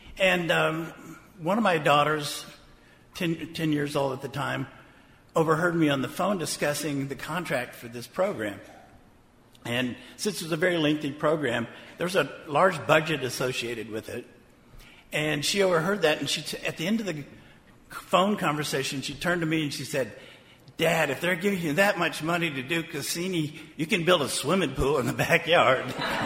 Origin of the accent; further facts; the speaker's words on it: Huntsville, Alabama, United States; I grew up in Huntsville, Alabama in the 1960s during the middle of the space race.